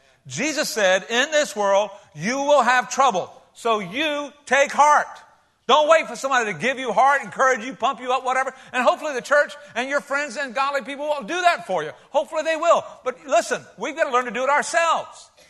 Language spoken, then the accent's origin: English; United States; I'm American. And you know what kind of persecution I've suffered as an American?